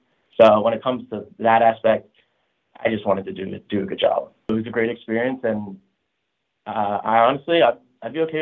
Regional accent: Long Island, New York, United States; I'm from Long Island, New York

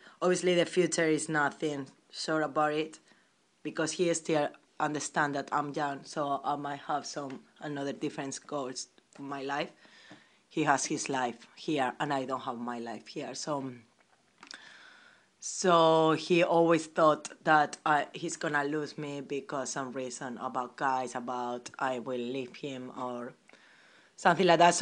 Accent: Spain; I'm from Spain. I'm 24 years old.

